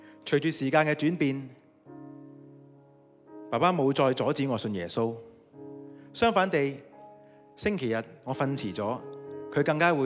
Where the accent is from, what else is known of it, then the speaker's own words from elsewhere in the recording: Chaozhou, Guangdong, China; 我是潮州人，我生长在一个满天神佛的家庭里面。